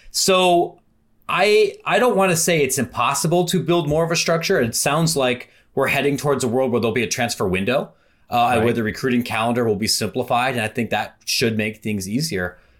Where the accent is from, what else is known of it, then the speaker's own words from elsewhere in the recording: Ohio, United States; I grew up in Ohio.